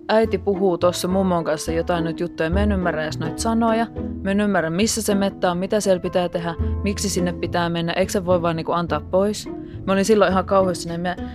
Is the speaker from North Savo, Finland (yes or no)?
no; Lappeenranta, South Karelia, Finland; now in Helsinki, Finland; mä oon 28-vuotias kielten opettaja. Mä oon alun perin Lappeenrannasta, mutta mä oon asunut niin kuin aika ison osan tästä aikuiselämästä täällä Helsingissä.